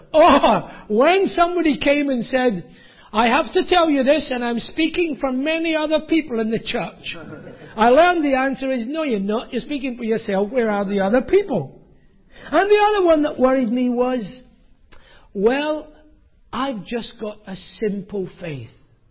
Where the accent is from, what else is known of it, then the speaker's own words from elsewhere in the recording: Scotland, United Kingdom; accent: Scottish; or perhaps it was my Scottish accent